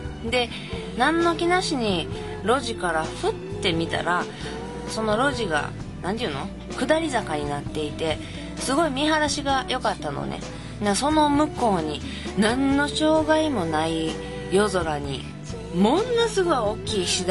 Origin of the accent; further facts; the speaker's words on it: Kobe, Hyogo, Japan; accent: Kansai dialect; now in Yokohama, Japan; 横浜に住んでるとはいえ、この関西弁は、私出身は神戸で、もう生粋の神戸っ子なんやけれども